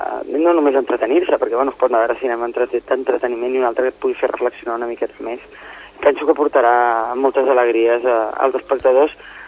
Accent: Catalonia, Spain; i mira que sóc catalana fins a la mèdula, i només catalana

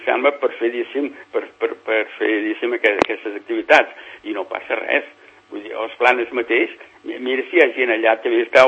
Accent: Catalonia, Spain; jo sóc de l'Empordà, no sé si me la veu, suposo ja es coneix que sóc de l'Empordà, allà a la Tramuntana

